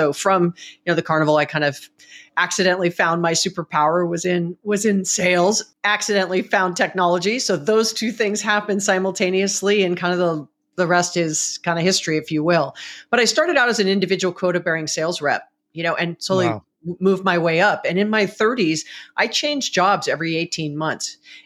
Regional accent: Hawaii, United States; So I was born and raised in Hawaii

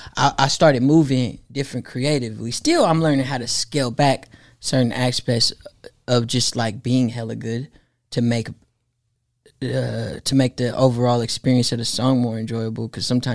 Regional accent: Oakland, California, United States; It's called … that is the address of the house that I grew up in Oakland.

